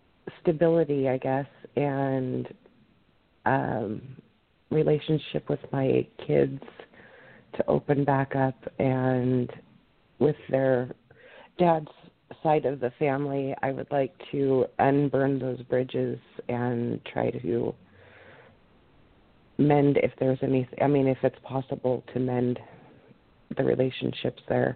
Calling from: Washington, United States; I'm calling from Washington State.

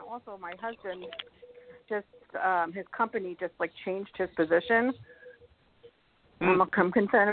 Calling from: Colorado, United States; from Colorado.

